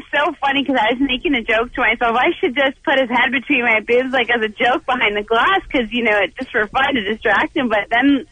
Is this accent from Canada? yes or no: yes; Toronto, Ontario, Canada; Absolutely. Born and raised in Toronto, Canada.